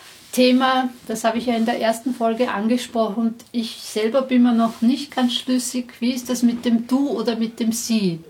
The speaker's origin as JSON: {"language": "German", "country": "Austria", "said": "wir haben das Du und das Sie bei uns in Österreich oder im deutschsprachigen Raum."}